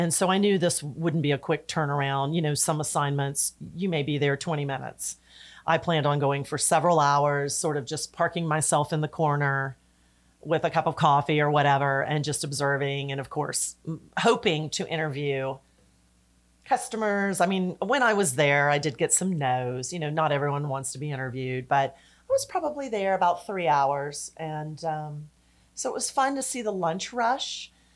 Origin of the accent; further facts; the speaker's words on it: the South, United States; Well, I'm from the South